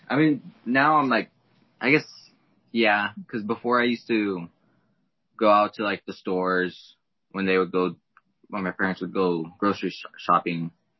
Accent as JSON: {"language": "English", "town": "San Antonio", "region": "Texas", "country": "United States", "said": "I'm from San Antonio, Texas. I'm in the ninth grade."}